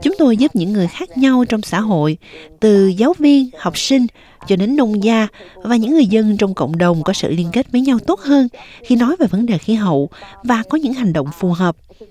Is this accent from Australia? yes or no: yes; Australia; Khi mà nghe tôi trả lời là tôi đến từ Úc